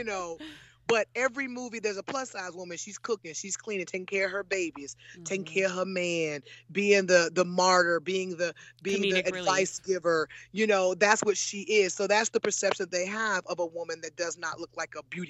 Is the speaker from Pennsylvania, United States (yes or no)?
no; Newport News, Virginia, United States; Where I grew up in Newport News, Virginia, those are the white families.